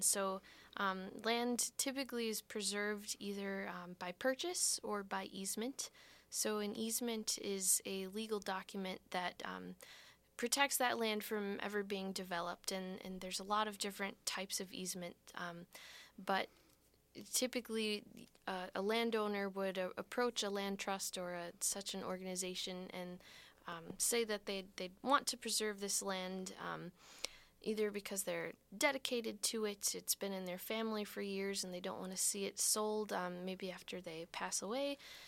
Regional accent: Racine, Wisconsin, United States; So I grew up in Racine. I graduated from high school from Walden 3

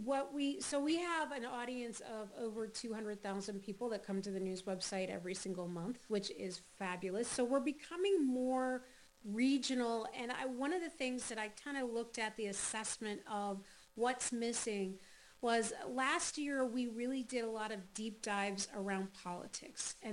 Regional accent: Ohio, United States; When I was growing up in Ohio, I wrote for the Firelands Farmer newspaper.

